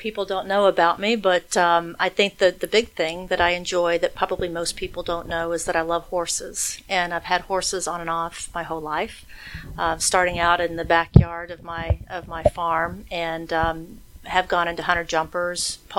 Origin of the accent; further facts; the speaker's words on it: Louisville, Kentucky, United States; born there; also born or lived in Florida; now in Nashville, United States; No, I'm not. I was born in Louisville, Kentucky.